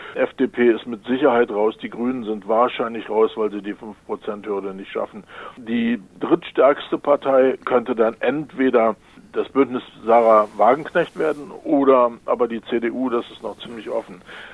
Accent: western Germany, Germany; Ich bin auch Wessi, so wie

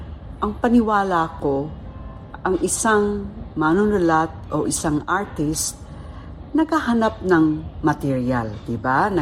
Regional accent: Bicol Region, Philippines; galing ako sa Bicol. Tubo akong Bicol, doon ako pinanganak, doon ako lumaki. At nag-aral din hanggang university.

